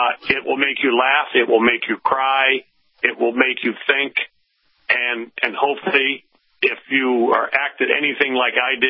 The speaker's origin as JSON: {"language": "English", "town": "Steubenville", "region": "Ohio", "country": "United States", "tie": "born or raised there", "said": "Growing up in my hometown of Steubenville, Ohio, which is the home of … Jimmy the Greek, it's a wide-open gambling town."}